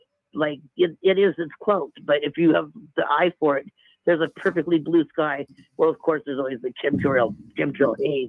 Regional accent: Hollister, California, United States; from Hollister, California.

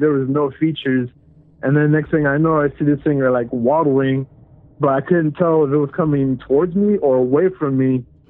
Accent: California, United States; First time caller, long time listener. I'm from California, and so my story happened about when I was maybe third, fourth grade back in like 1995.

